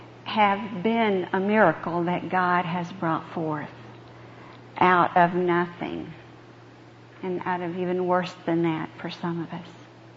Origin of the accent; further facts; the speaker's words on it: the South, United States; most of us growing up in the South know what that is and what it's like to live that way.